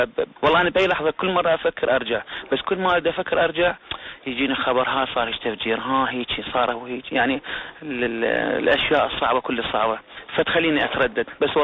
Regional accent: Iraq; وإن شاء الله يأمن الخير والسلام على بلدنا العراق

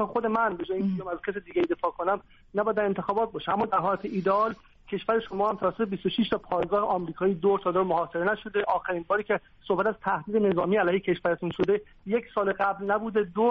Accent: Iran; born there; ما در سوئیس هم به دنیا نیومدیم، ما در ایران به دنیا اومدیم، همسایه‌هامون افغانستان و عراق و غیره

